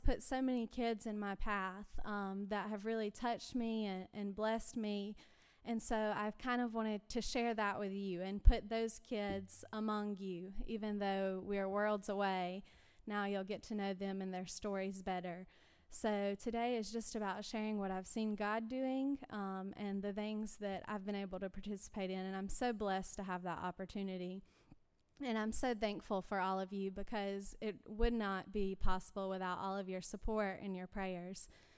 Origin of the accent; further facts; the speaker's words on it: Bethesda, Maryland, United States; I grew up here in Bethesda. This is my church home and my family